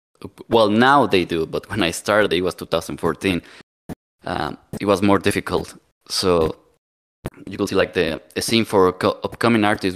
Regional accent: Mexico; now in Stockholm, Sweden; I don't live in Mexico. I live in Stockholm, but I'm from Mexico.

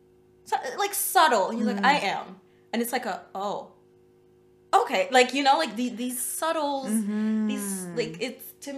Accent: Ottawa, Ontario, Canada; where are you from? I'm from Ottawa.

